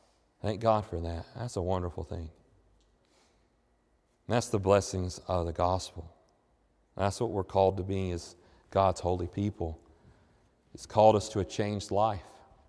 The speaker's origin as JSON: {"language": "English", "town": "Montgomery", "region": "Alabama", "country": "United States", "tie": "born there", "said": "I remember my parents tell me I was born in Montgomery, Alabama, and they brought me home to the trailer that they lived in."}